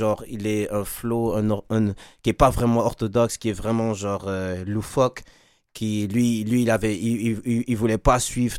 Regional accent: Montreal, Quebec, Canada; also born or lived in Sherbrooke / Dakar; J'ai grandi plus à Montréal. Mmh. Et puis, vraiment, c'est Montréal que je connais. Et j'ai vécu 5 ans aussi à Dakar.

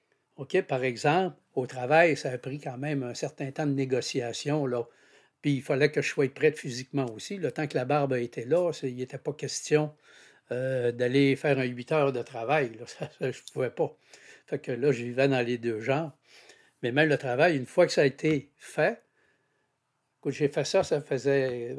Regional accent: Quebec, Canada; Je suis de Chibcha, au Saguenay. En fait, Chibcha, c'est voisin de Jonquière. Je suis une femme de 68 ans.

